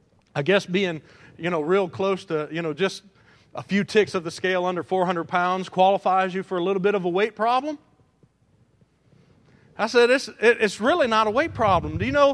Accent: Detroit, Michigan, United States; I don't know much about auto mechanics, even though I'm from Detroit.

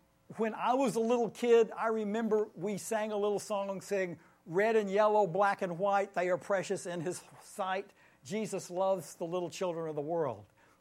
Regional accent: Tennessee, United States; accent: Tennessee twang; Y'all, I am probably terminally Southern. I don't know if you hear Tennessee twang in my accent or not.

